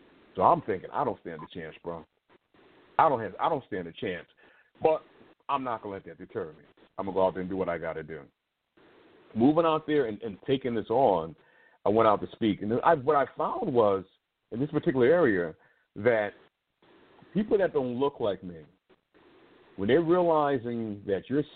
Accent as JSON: {"language": "English", "region": "Connecticut", "country": "United States", "said": "I said, you know, I'm down from Connecticut."}